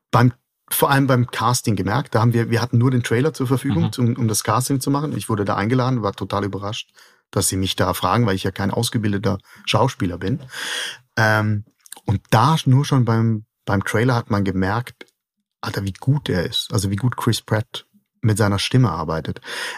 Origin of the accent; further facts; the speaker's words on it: Schaffhausen, Switzerland; accent: Eastern Swiss German dialect; Ich bin Schaffhauser, ich rede Ostschweizer Dialekt, das ist ein bisschen so das Sächsisch der Schweiz.